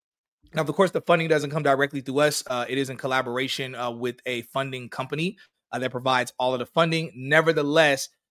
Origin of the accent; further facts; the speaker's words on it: United States; Obviously, I'm American first. I'm America.